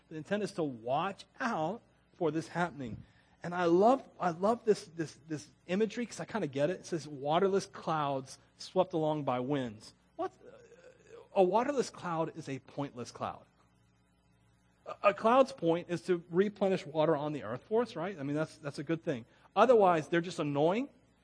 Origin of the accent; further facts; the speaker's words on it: Florida, United States; I'm from Florida. I love the beach.